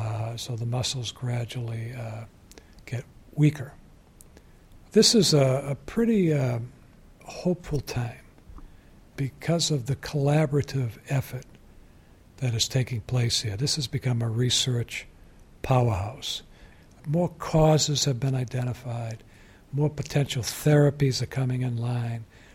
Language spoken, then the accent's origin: English; Massachusetts, United States; Being elected the governor of my home state is—I don't think there's anything that can top that.